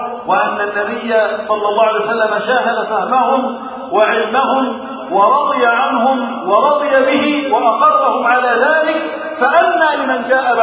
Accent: Egypt; اللهم احفظ بلدنا مصر وسائر بلاد المسلمين من الفتن

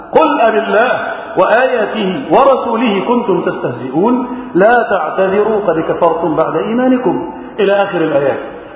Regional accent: Egypt; اللهم احفظ بلدنا مصر وسائر بلاد المسلمين من الفتن

